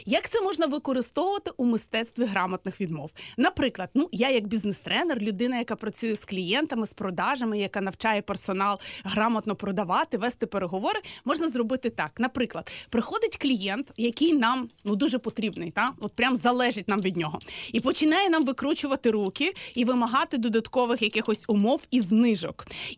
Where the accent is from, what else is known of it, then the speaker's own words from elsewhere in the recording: Lviv, Lviv Oblast, Ukraine; особливо в нас на Західній Україні в першу чергу, тому що я зі Львова приїхала.